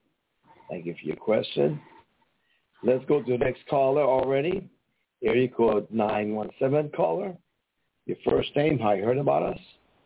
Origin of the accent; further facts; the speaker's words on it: Iran; English is a second language; now in United States; I can tell you an immigrant, we have an accent like I'm from Iran.